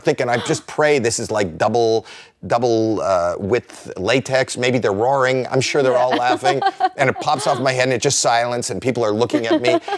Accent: Toronto, Ontario, Canada; You know, I'm from Toronto, Canada, the suburbs. Never seen anything like this.

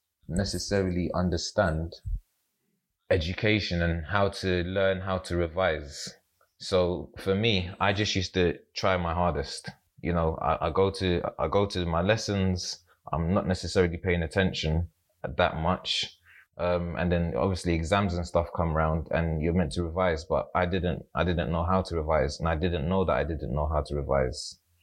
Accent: London, United Kingdom; So I moved from South London to East London. In hindsight, that was amazing for my life.

